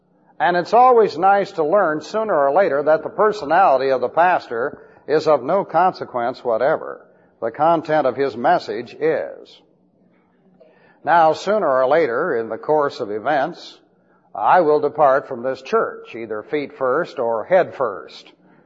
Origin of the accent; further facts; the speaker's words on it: Beverly Hills, California, United States; I grew up in Beverly Hills, California, and I went to at least 3 movies a week.